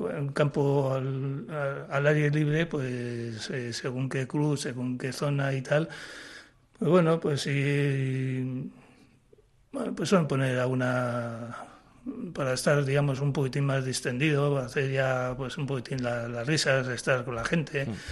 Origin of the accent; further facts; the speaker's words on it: Bilbao, Basque Country, Spain; yo soy de Bilbao, yo vivo en Bilbao